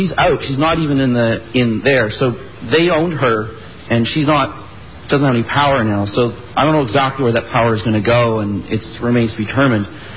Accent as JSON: {"language": "English", "town": "Ottawa", "region": "Ontario", "country": "Canada", "said": "I'm another Canadian from Ottawa."}